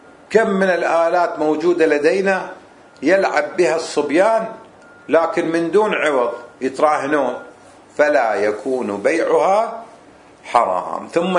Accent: Kuwait; في السابق عندنا بالكويت

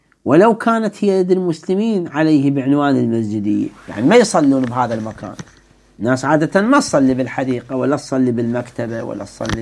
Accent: Iraq; عندنا بالعراق مثلا

